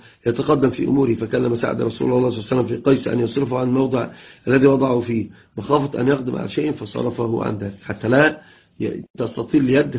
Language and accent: Arabic; Upper Egypt, Egypt; عندنا في الصعيد